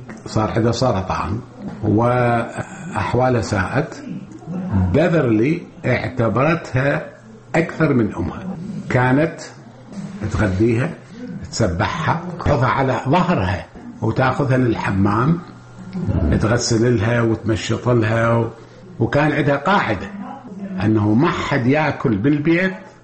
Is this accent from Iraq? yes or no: yes; Iraq; قلت لهم أريد أرجع عراقي، صدروا لي باسبورت عراقي. أولادي سجلتهم عراقيين ورجعت العراق كعراقي وإذا بهم يشككون في عراقيتي.